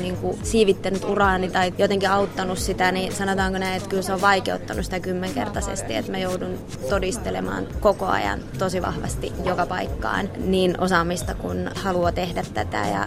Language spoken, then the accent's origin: Finnish; Ostrobothnia, Finland; tai kotiin, niin kuin meillä Pohjanmaalla sanotaan